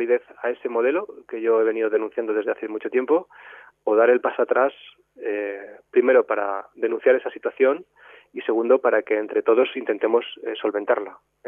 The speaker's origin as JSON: {"language": "Spanish", "region": "Valencian Community", "country": "Spain", "said": "defender mi comarca, defender mi pueblo, desde luego, y defender mi provincia de Alicante"}